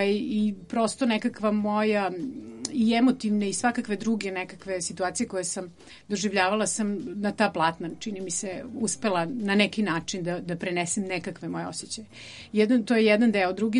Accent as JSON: {"language": "Serbian", "town": "Zaječar", "region": "Southern and Eastern Serbia", "country": "Serbia", "tie": "born or raised there", "also_born_or_lived": "Niš", "moved": "as an adult", "lives_now": "Nikšić, Montenegro", "said": "ja sam iz Zaječara rodom. Završila sam srednju školu u Nišu, a fakultet na Cetinju, živim u Nikšiću, tako da putnik veliki."}